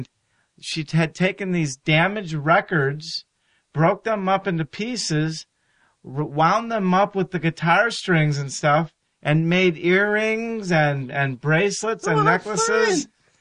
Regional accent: Cleveland, Ohio, United States; So back in about 30 years ago in the early 1980s when I grew up in Cleveland, Ohio, I used to play in bands and crazy like rock bands.

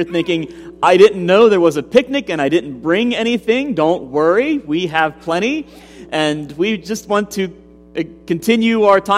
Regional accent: Uniontown, Pennsylvania, United States; would ask for your prayers for my hometown, my home area of Greene County, and also Fayette County, and particularly the town of Uniontown.

